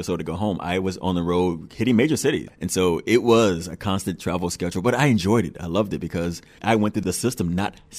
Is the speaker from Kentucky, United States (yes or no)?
no; Chicago, Illinois, United States; I think it was probably more newsworthy that I was from Chicago than the race part.